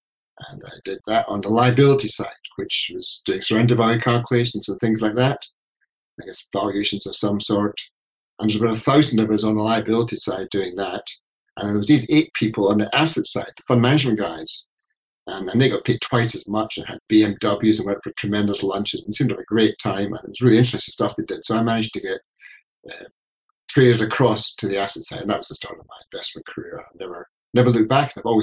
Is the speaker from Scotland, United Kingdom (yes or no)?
yes; Glasgow, Scotland, United Kingdom; So I was brought up in Glasgow